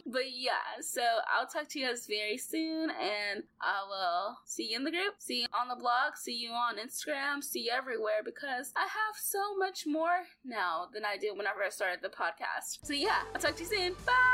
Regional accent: Arkansas, United States; I'm not a little girl. I'm a woman from Arkansas

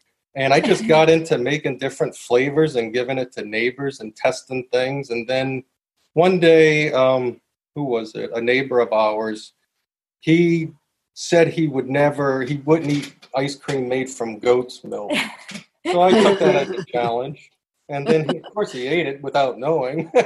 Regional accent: United States; You know, as an American kid, that's what you know, ice cream.

